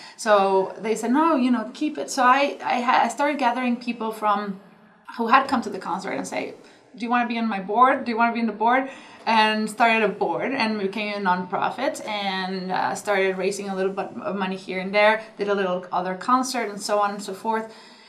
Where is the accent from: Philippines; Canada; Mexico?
Mexico; moved away as an adult; now in New York, United States; I grew up in Mexico, and I always wanted to be a conductor since I was 13, 14. Then I managed to move to New York when I was 19